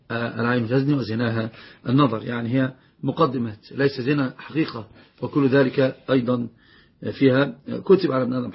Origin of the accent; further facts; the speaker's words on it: Egypt; عندنا في مصر يقول الحما اللي هو الأب الزوج